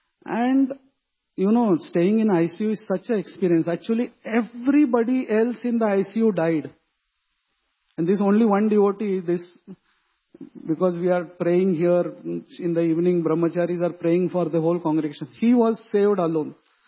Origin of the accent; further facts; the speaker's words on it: Satara, Maharashtra, India; I am from Satara. Satara only Maratha people stay. So I was not knowing other sub-communities.